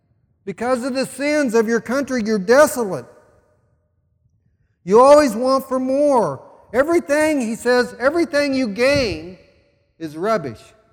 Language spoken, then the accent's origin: English; Sedalia, Missouri, United States; When I was a child growing up in Sedalia, we didn't lock our house.